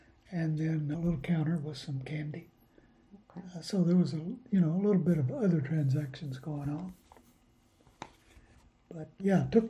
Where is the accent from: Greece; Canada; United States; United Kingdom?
United States; Texas; I guess the best part of growing up in Texas is a large part of my childhood I spent in a very small town, 235 people.